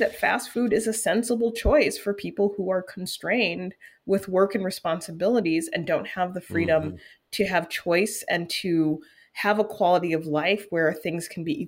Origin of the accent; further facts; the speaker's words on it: Midwest, United States; You know, I'm a Midwesterner.